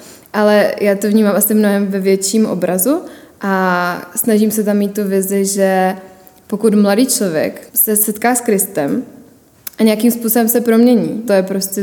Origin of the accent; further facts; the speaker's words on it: Vizovice, Zlín Region, Czechia; narodila jsem se ve Zlíně, pak jsem žila ve Vizovicích s rodinkou, pak jsem hodně cestovala